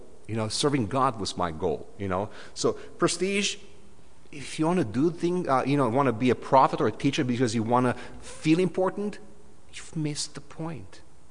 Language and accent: English; Canada; we don't speak about this because we're Canadian and we're nice.